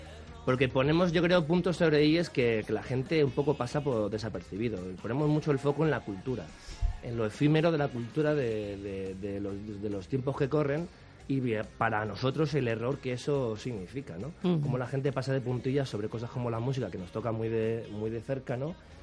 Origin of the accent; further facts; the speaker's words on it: Madrid, Community of Madrid, Spain; yo soy de San Fernando.